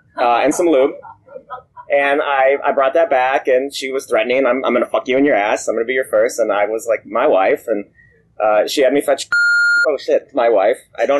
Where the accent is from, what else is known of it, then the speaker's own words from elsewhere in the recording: Minnesota, United States; I'm from Minnesota, and I've seen dungeons a few times.